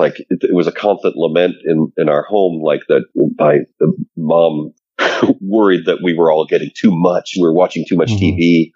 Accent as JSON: {"language": "English", "town": "Detroit", "region": "Michigan", "country": "United States", "tie": "born or raised there", "said": "I grew up in the Midwest, suburbs of Detroit"}